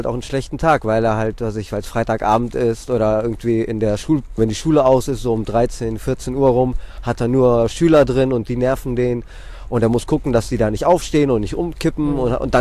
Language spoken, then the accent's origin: German; Athens, Attica, Greece; also born or lived in Drama; now in Germany; Aber im Grunde genommen bin ich in Athen aufgewachsen. Sehr viele Leute auf sehr engem Raum.